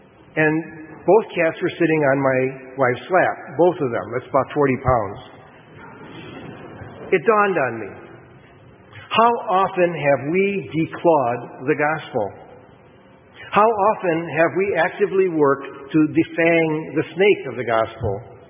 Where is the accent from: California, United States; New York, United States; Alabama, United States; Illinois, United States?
Illinois, United States; Chicago; Now, I'm a kid from Chicago, no longer a kid, but I grew up in Chicago